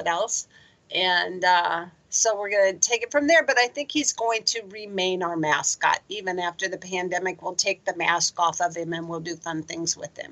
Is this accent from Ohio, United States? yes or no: yes; Akron, Ohio, United States; I grew up in Akron, so, you know, I've been coming to the falls all my life